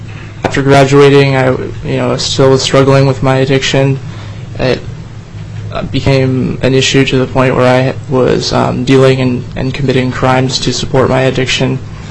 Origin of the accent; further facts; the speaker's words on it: Anchorage, Alaska, United States; Good to speak with you today, Mr. Chair. I'm from Anchorage, Alaska.